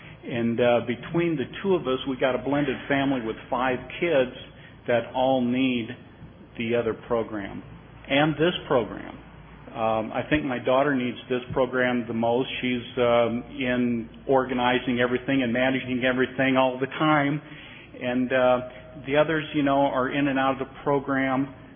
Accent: Lincoln, Nebraska, United States; Good morning. … I'm from Lincoln, Nebraska.

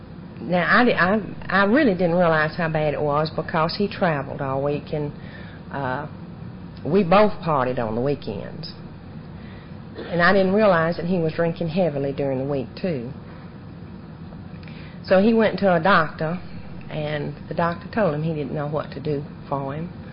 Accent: Columbus, Ohio, United States; Well, I was born in Columbus 40-something years ago, and I grew up in a home where drinking was a way of life.

